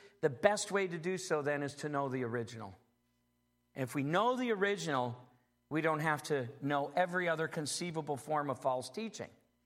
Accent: Ireland; I could give you my address in 20 minutes. I'm Irish. I'd probably tell you three stories and a joke

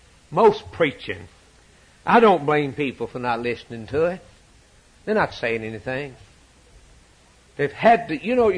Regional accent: Birmingham, Alabama, United States; Billy Graham went to Birmingham, my hometown.

